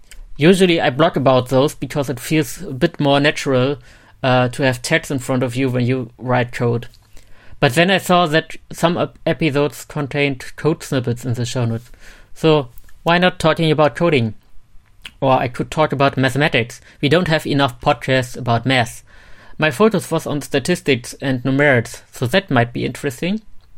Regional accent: Germany; I'm from Germany in Europe, a beautiful place to live, and I bet as diverse as in the States when it comes to the landscape. You know, we have more than Berlin and Bavaria here.

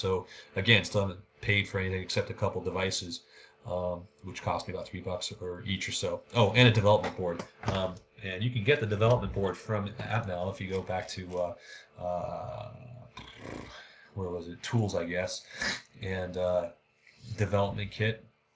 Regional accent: Oakland, California, United States; I was born and raised in Oakland. Went to San Francisco and went to the Nature Company there, this little store

